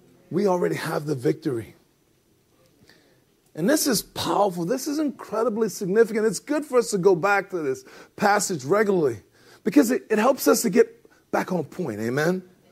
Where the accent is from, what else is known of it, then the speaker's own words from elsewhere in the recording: the South, United States; you know, I'm from the South.